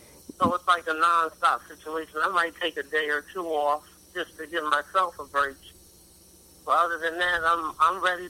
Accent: New Haven, Connecticut, United States; moved away as an adult; also born or lived in Georgia; now in Baltimore, United States; I'm from New York, born and raised in Haven, Connecticut. I left in 99. I moved to Georgia. I lived there for a year.

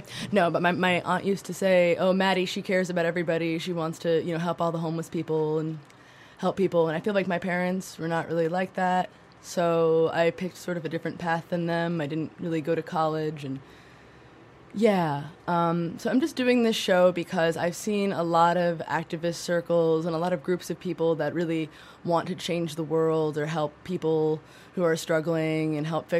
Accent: Brooklyn, New York, United States; So I am from Brooklyn. I grew up with, like, mildly yuppie parents.

